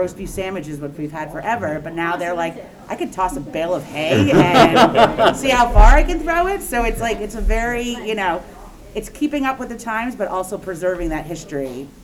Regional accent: Bridgewater, United States; I grew up in Bridgewater. My family has lived on Main Street since I was five, so about 38 years.

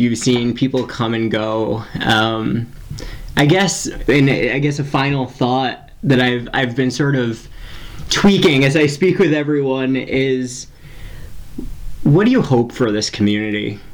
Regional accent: New Milford, Connecticut, United States; I grew up in Mariel. I always said growing up, I grew up in Mariel.

